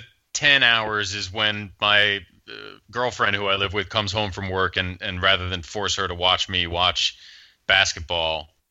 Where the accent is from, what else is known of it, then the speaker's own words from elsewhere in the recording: Evanston, Illinois, United States; also born or lived in Boston area; Well, technically, I was born in the Boston area, raised in Chicagoland, Evanston, which is home of the Fighting Northwestern Wildcats and the first suburb to the north of Chicago.